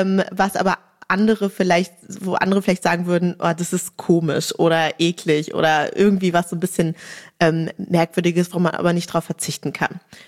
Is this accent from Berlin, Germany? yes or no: yes; Berlin, Germany; Also ich kann an keiner Currywurst vorbeilaufen, als Berlinerin auch total verständlich.